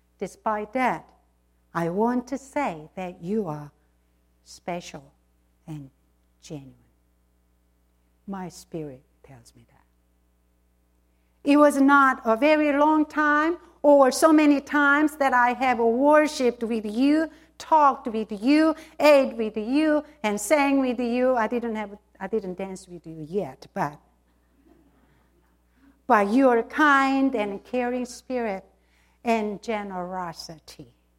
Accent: South Korea; English is a second language; moved away; most of you know that I came from South Korea.

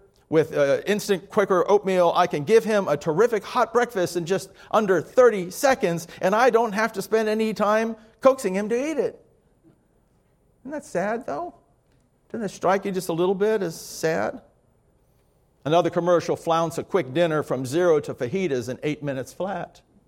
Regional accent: Miami, Florida, United States; So it's hot in the South. I grew up in Miami with no air conditioning.

